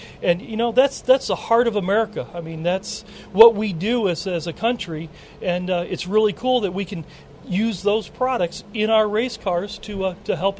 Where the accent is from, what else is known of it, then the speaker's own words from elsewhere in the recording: Indiana, United States; I'm an Indiana guy, you know, so I grew up around Indiana corn and Illinois corn and really all the stuff in the Midwest.